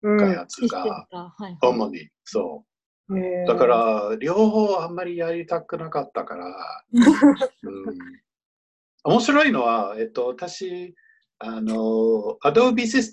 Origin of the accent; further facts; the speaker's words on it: Boston, Massachusetts, United States; now in San Francisco, United States; いや、生まれ育ちはボストン。